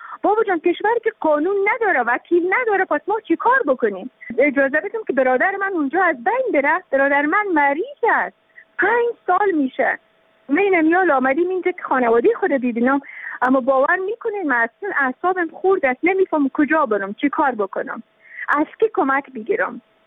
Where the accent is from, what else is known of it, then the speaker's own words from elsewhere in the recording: Afghanistan; ما که تابع افغانستان هستیم، ما که افغان هستیم،